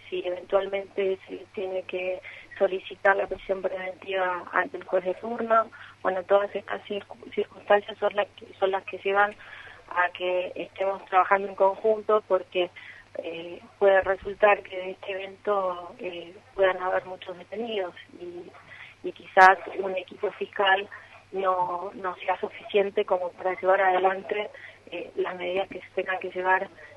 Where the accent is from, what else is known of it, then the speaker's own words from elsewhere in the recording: Posadas, Misiones, Argentina; De Posada.